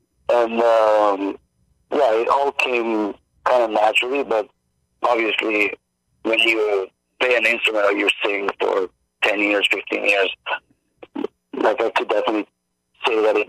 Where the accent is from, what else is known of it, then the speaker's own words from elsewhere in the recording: Italy; even if I grew up in Italy, some of my first songs were in English.